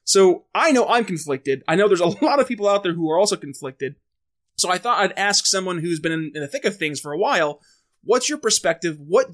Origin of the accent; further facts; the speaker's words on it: New York, United States; But then up in my home state of New York, Andrew Cuomo's seeking re-election.